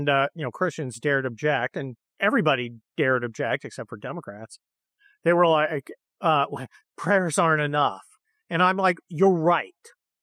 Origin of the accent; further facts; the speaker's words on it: San Mateo, California, United States; I grew up in San Mateo, right? Which is next to San Francisco. And my mom was an elected official in San Mateo.